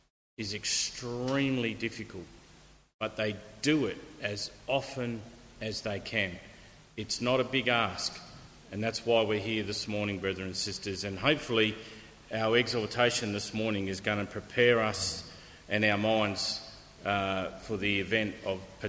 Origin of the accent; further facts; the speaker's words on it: Perth, Western Australia, Australia; As some of you may know, I'm from Perth, so I've got a lot of family in Perth.